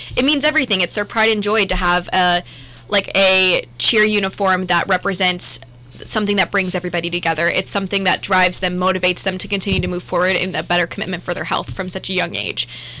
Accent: Coshocton, Ohio, United States; And in a bowling alley in my hometown of Coshocton, I looked at my mom and said, I'm going to be Miss Ohio.

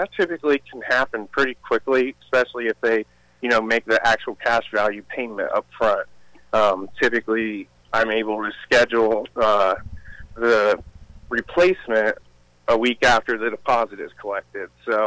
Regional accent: Marion, Ohio, United States; Not really. I grew up in Marion. I know the area fairly well.

